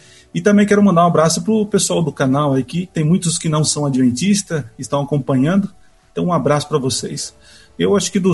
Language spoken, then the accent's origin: Portuguese; São Paulo, Brazil; sou paulista, comecei meu ministério no Paraná, na cidade de Cascavel. Foi maravilhoso começar lá. Depois fui para Goiôerê, trabalhei em Ubiratã, e agora estou aqui em Caieiras.